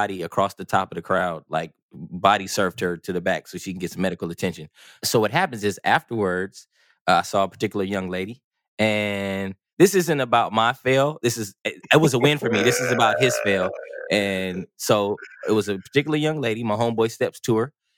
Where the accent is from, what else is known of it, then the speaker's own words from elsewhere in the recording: California, United States; but I'm from California and we in the South.